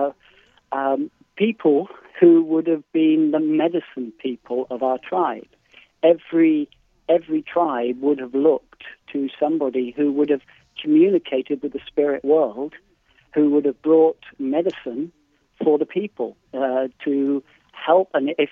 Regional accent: England, United Kingdom; I grew up in England

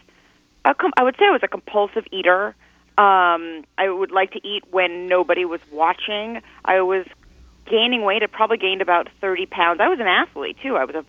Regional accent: Beverly Hills, California, United States; I grew up in Los Angeles, in Beverly Hills to be exact. That is a place where being skinny is very, very important

